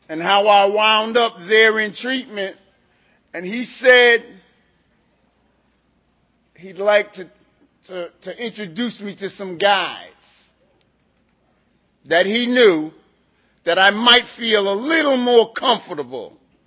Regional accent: New York, United States; I was born and reared in New York

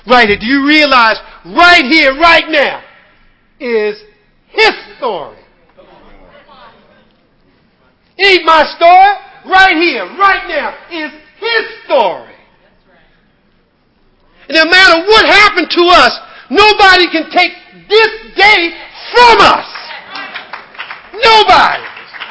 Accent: Maryland, United States; born there; Of course, I was born in Maryland, but our family is from the South.

